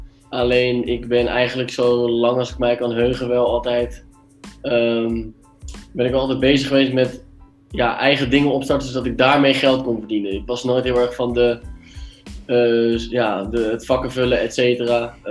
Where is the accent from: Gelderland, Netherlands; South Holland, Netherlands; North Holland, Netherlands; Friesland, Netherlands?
South Holland, Netherlands; Sassenheim; born there; ik ben 22 jaar oud en ik ben geboren in Sassenheim. Dat is een dorpje vlak bij Leiden.